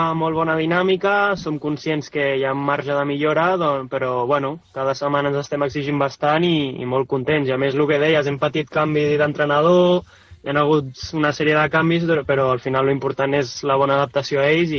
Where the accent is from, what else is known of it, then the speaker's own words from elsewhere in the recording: Sant Cugat del Vallès, Catalonia, Spain; jo soc de Sant Cugat, com he comentat